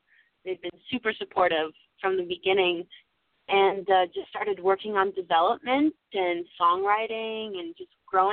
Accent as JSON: {"language": "English", "town": "Lindsay", "region": "Ontario", "country": "Canada", "said": "I'm originally from Ontario, Canada, a little town called Lindsay that is 2 hours northeast"}